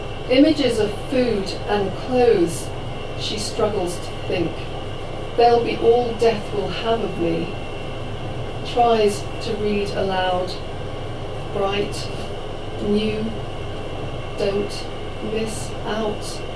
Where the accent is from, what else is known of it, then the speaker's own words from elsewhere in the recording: England, United Kingdom; because my mother is Irish and she we were brought up in English, I'm English